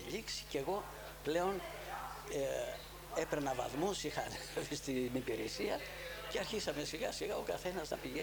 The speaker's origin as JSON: {"language": "Greek", "town": "Salamis", "region": "Attica", "country": "Greece", "tie": "born or raised there", "said": "εμένα, το χωριό μου, η γενέτειρά μου είναι η Σαλαμίνα."}